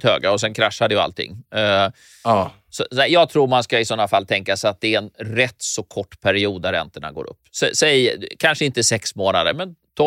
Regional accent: Norrköping, Östergötland, Sweden; Ja, och i Norrköping var vi mer som vanliga människor.

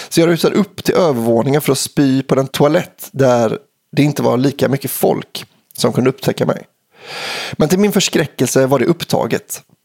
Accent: Surte, Västra Götaland County, Sweden; en historia som utspelar sig i min hemby, Surte.

